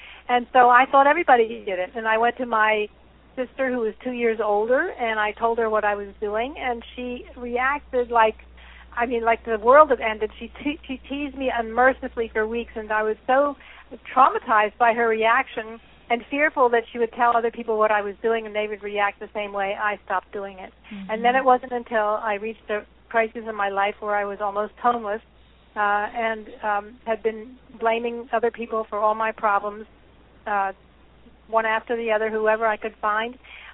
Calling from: Warminster, Pennsylvania, United States; I'm calling from Pennsylvania, Warminster, Pennsylvania.

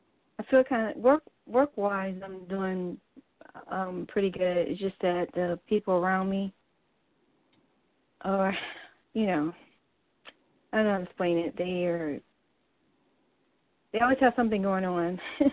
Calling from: Florida, United States

